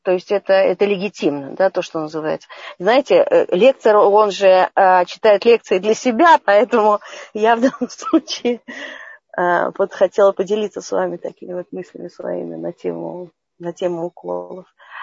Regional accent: Moscow, Russia; born there; Я родилась в Москве, и у меня передо мной 4 поколения врачей, в том числе и женщин.

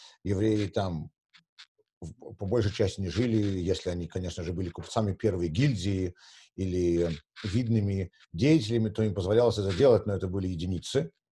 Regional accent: Saint Petersburg, Russia; Я извиняюсь, я все еще называю его Ленинград по привычке, потому что я приехал из Ленинграда.

